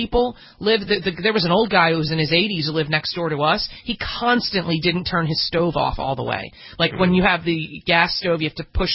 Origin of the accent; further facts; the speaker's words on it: New York City, New York, United States; you know, as a New Yorker, you call Con Ed immediately.